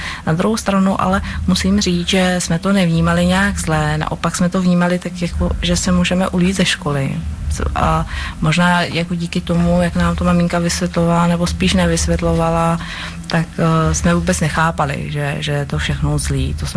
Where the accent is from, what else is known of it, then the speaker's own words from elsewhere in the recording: Bohemia, Czechia; born there; also born or lived in Ivory Coast; No, já jsem se narodila v Čechách, a to z toho důvodu, že maminka se bála rodit jinde. Jinde, myslím, jinde v Africe, třeba no. V Čechách.